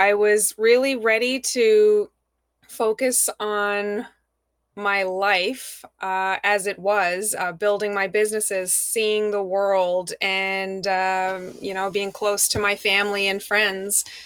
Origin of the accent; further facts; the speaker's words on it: Newfoundland and Labrador, Canada; now in Truro, Canada; I'm an entrepreneur here in Nova Scotia, in Truro. I'm originally from Newfoundland, and I've been here for, it'll be 10 years this year, actually.